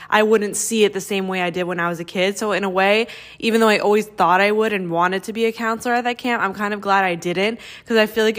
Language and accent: English; Florida, United States; I'm from Florida, so winter isn't a thing here, and I'm Jewish, so I didn't even celebrate Christmas.